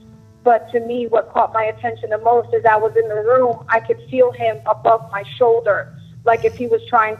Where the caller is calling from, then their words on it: Brandon, Florida, United States; calling from Brandon, Florida.